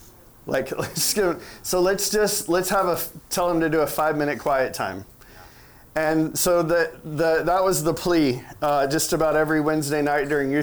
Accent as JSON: {"language": "English", "region": "Arkansas", "country": "United States", "moved": "as an adult", "lives_now": "Taiwan", "said": "I'm originally from Arkansas, which is in the United States."}